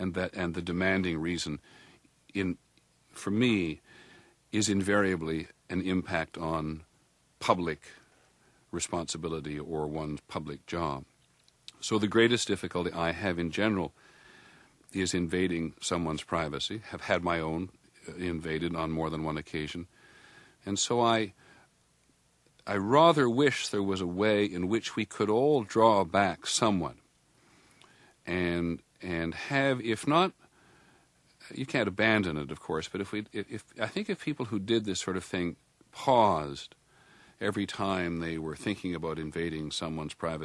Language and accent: English; Toronto, Ontario, Canada; now in United States; when I grew up in Toronto, we wanted something exciting to do, we went to Buffalo.